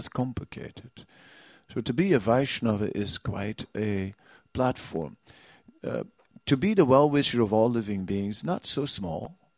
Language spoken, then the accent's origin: English; Netherlands; English is a second language; I am from Holland